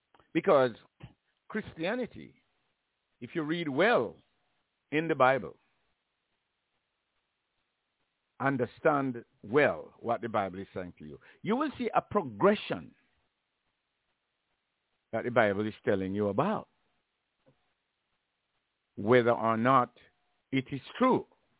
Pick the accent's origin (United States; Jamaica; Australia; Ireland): Jamaica; I'm over 70. In the world that I grew up in Jamaica, it was a time and a climate of course, it is a place where Christianity pervades the entire